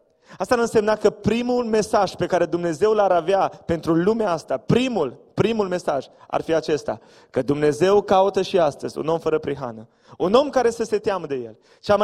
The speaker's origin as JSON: {"language": "Romanian", "town": "Oradea", "region": "Bihor County", "country": "Romania", "said": "sunt din Oradea, vă aduc salutul Bisericii Betel, din Oradea, unde slujesc."}